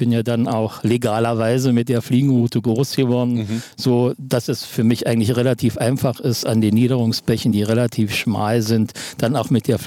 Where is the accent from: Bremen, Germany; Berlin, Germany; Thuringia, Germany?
Thuringia, Germany; Also ich bin gebürtiger Thüringer und habe eigentlich mit 6 Jahren angefangen, Forellen mit der Hand zu fangen.